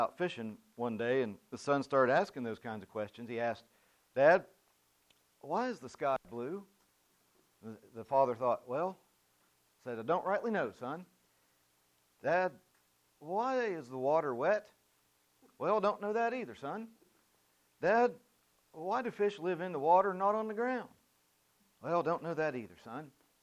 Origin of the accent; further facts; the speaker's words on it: West Virginia, United States; And I'm from West Virginia, so I'm not allowed to tell them.